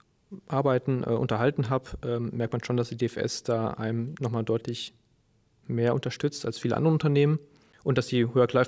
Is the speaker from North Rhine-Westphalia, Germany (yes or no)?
yes; North Rhine-Westphalia, Germany; born there; moved away as an adult; Komme aber gebürtig aus dem Sauerland, da ist dann eher viel Land und wenig Flugverkehr